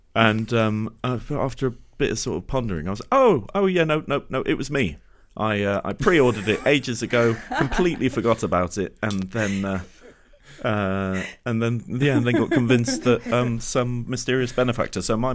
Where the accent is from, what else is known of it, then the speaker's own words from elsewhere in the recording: Exeter, South West England, United Kingdom; which is a nice touch for me as I grew up in Exeter.